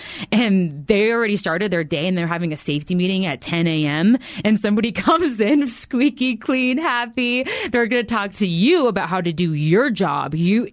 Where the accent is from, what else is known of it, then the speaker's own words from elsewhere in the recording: Platteville, United States; And, you know, this was out in Platteville. I grew up in Platteville.